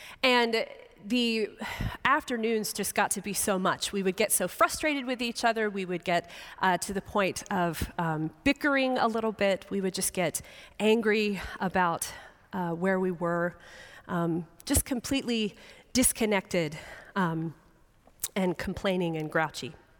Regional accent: Columbia, South Carolina, United States; I grew up outside of Columbia, South Carolina, and the summers there get very, very hot.

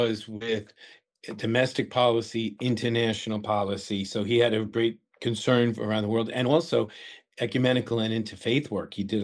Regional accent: Rockville Centre, New York, United States; I'm from Rockville Center.

